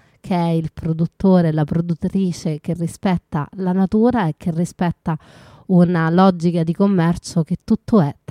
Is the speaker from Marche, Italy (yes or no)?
no; Rome, Lazio, Italy; essendo io romana ed essendo cresciuta in una zona che è di campagne e che è appunto le campagne romane